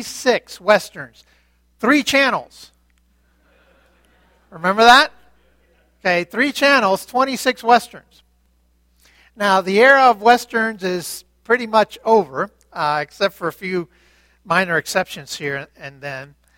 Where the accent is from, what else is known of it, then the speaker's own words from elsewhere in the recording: Cuba; moved away; when I came from Cuba in 1961